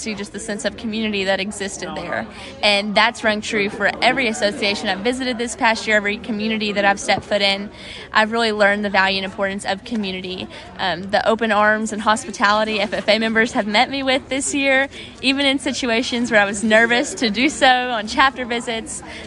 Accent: Kentucky, United States; and I come from Kentucky, which is a pretty large size of a state association in the country

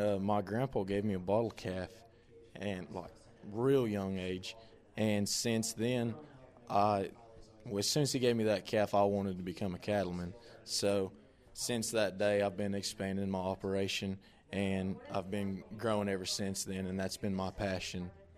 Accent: Oklahoma, United States; I'm from Southwest Oklahoma, and I'm a senior at Oklahoma State University majoring in animal science

